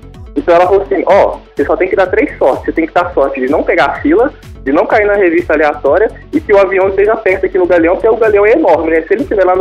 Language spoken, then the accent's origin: Portuguese; Minas Gerais, Brazil; Nós mineiros somos mais